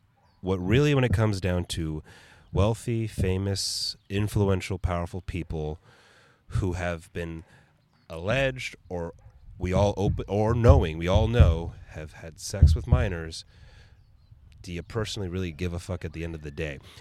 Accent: United States; So that's what I'm speaking just as an American for our country alone.

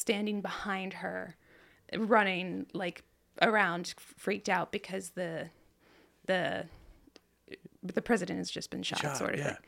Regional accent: Hummelstown, Pennsylvania, United States; also born or lived in Harrisburg; So I was born in, I guess, technically Harrisburg Hospital. But I was raised in Hummelstown. We have this nice little country house up on a hill.

